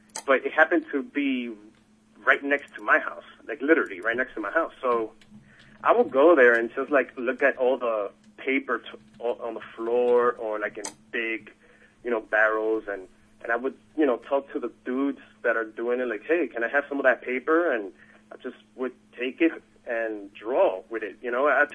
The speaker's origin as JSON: {"language": "English", "country": "Dominican Republic", "second_language": "English", "said": "I had to learn. I went back, and when I went back to DR, I learned English... I went to the University of APEC, mm-hmm. APEC."}